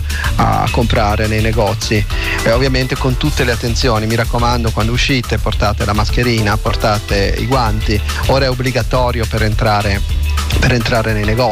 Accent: Genoa, Liguria, Italy; perché essendo che sono genovese

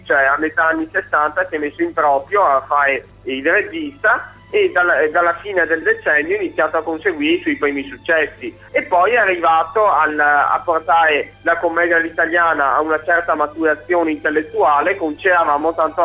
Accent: Veneto, Italy; però io sono veneto

